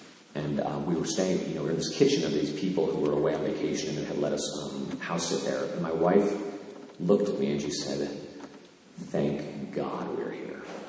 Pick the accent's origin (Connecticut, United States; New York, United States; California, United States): Connecticut, United States; Canaan; you know, my hometown in Canaan, Connecticut